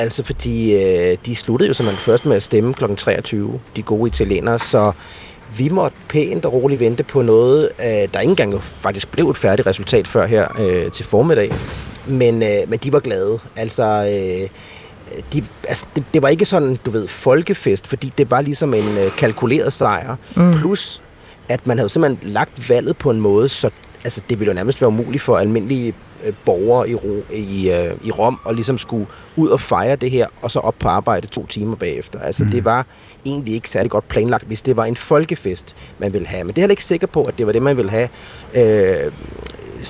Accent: Glostrup, Capital Region of Denmark, Denmark; jeg er fra Glostrup.

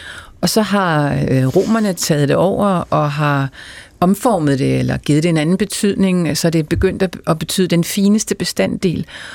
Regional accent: West Jutland, Denmark; jeg ved ikke, om det er, fordi jeg kommer fra Vestjylland, eller fordi det var i slutningen af 80'erne.

